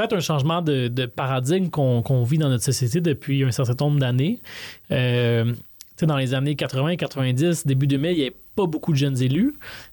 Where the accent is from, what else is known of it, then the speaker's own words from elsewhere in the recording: Laval, Quebec, Canada; Ben, en fait, moi, j'ai grandi à Vimont-Auteuil.